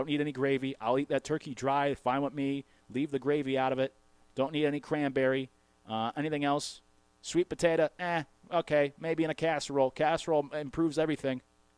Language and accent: English; Northeast, United States; And now I grew up in the Northeast. We really didn't do mac and cheese on Thanksgiving. But I've been in the South now about 8 years.